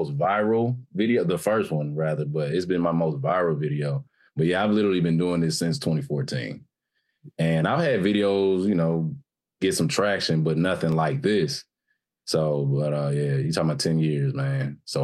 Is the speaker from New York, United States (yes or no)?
no; Indianapolis, Indiana, United States; now in Georgia, United States; Born and raised in Indianapolis.